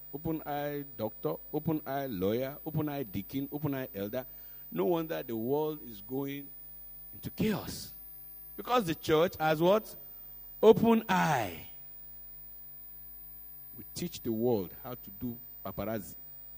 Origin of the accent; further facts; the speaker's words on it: Nigeria; When, you know, I'm from the Yoruba extraction.